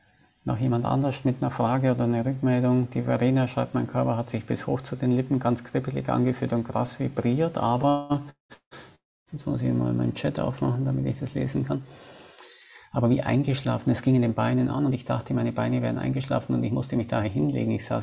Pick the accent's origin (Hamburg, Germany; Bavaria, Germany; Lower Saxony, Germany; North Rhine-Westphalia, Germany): Bavaria, Germany; sage ich mal, als gebürtiger Bayer, der noch nie Bier getrunken hat.